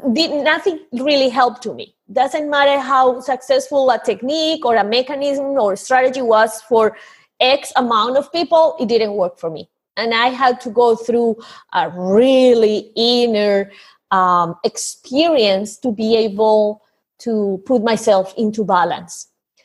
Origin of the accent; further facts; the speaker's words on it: Colombia; now in United States; I am from Colombia, and I do believe Latin America is going in the same line.